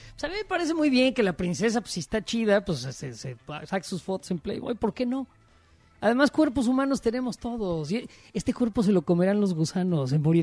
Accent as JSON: {"language": "Spanish", "country": "Mexico", "said": "Soy mexicano, pero igual me la chupo, sí."}